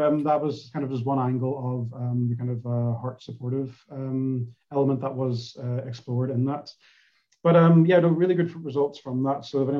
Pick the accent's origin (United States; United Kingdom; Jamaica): United Kingdom; Northern Ireland; I'm from Northern Ireland